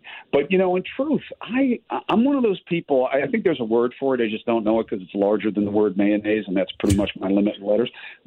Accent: Queens, New York, United States; I come from Queens and, you know, the home

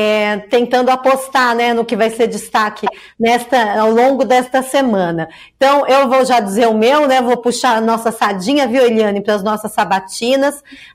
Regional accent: São Paulo, Brazil; que sou de São Paulo, então você não está só nessa.

